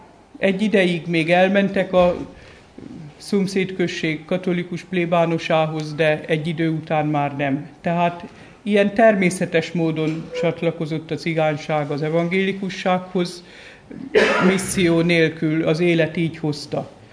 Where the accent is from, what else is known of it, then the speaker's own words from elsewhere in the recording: Sárszentlőrinc, Tolna, Hungary; born there; Sárszentlőrinci evangélikus lelkész. Ott születtem Sárszentlőrincen, édesapám volt előttem a lelkész.